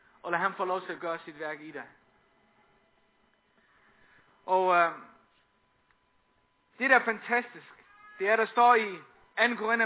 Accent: Faroe Islands; derhjemme på Færøerne, hvor jeg kommer fra

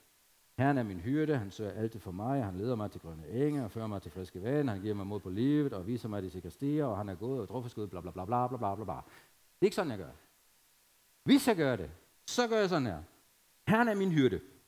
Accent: Germany; Danish is a second language; now in Denmark; dengang jeg voksede op i Harzen, der havde vi meget skov.

